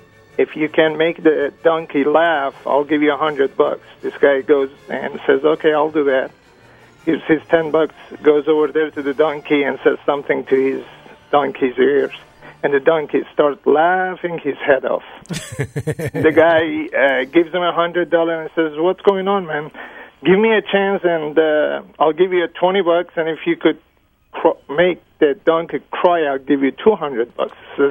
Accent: Israel; now in United States

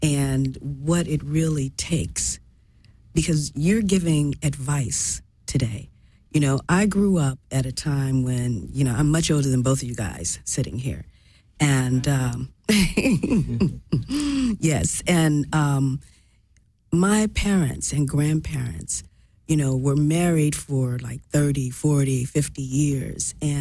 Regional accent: Chicago, Illinois, United States; I grew up in a very, well, I'm from Chicago, and I don't even need to say anymore.

